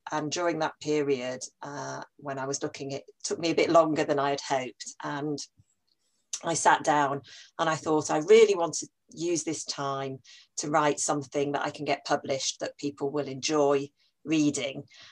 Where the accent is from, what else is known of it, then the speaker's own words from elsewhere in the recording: Leeds, Yorkshire and the Humber, United Kingdom; I grew up in Leeds, and although I no longer live up north, I gravitated down south quite a long time ago.